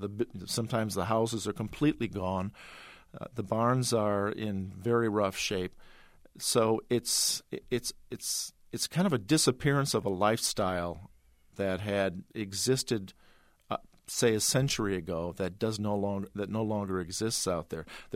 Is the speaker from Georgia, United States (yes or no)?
no; Chicago, Illinois, United States; born there; also born or lived in New York / Stamford, Connecticut / Milwaukee; I'm not a native Iowan. In fact, I was born in Chicago, Illinois, in Chicago itself, and I lived in New York. My father worked in Manhattan. I lived in Stamford, Connecticut, and also in Milwaukee.